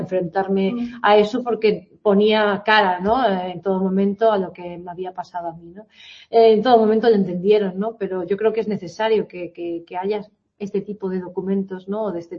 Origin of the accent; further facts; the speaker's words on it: Vigo, Galicia, Spain; Bueno, yo soy de Vigo, en Vigo desde luego no lo hay